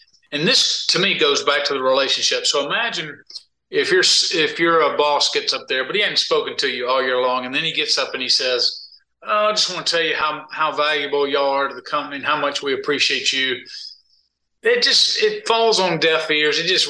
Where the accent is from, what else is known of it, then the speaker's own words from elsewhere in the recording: Greenville, United States; but I was born and raised in Greenville, so he's really sticking it to me on that one.